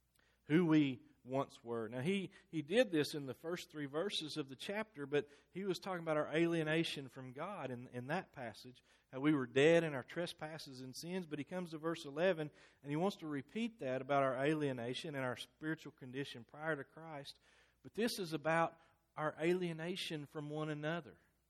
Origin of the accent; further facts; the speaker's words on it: Kentucky, United States; I grew up in Kentucky, a big Kentucky basketball fan.